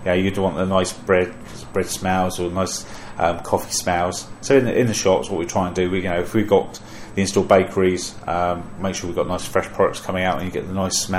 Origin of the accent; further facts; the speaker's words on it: Alverstoke, South East England, United Kingdom; Yeah, so I grew up in Alverstoke, then moved up to Bridgemary, went to Bay House School, and did all my childhood all around this area.